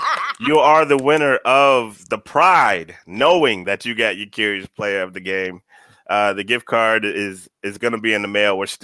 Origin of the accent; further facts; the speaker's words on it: Tampa, Florida, United States; originally I'm from Tampa. So University of South Florida is right at the crib, man. It's right down the street from where I used to stay at.